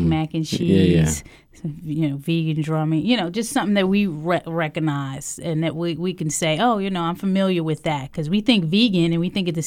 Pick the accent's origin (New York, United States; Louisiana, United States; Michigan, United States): New York, United States; Bronx; also born or lived in Manhattan; I'm actually from New York. I was born in Lower East Side Manhattan and raised in the Bronx, the South Bronx.